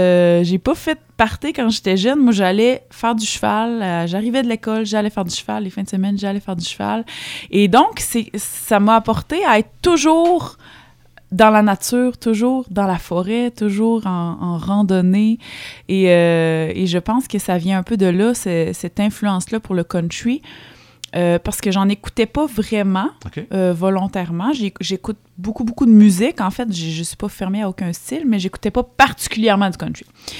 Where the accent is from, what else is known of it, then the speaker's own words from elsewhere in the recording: Saint-Lambert-de-Lauzon, Quebec, Canada; Ben, moi, je viens de la campagne. Je viens de Saint-Lambert-de-Lauzon, ça c'est sur la rive sud de Québec, un peu avant la Beauce.